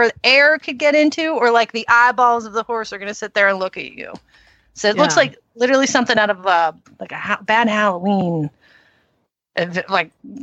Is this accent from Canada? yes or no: yes; Canada; also born or lived in Brooklyn, United States; Canada and Brooklyn, just so you know.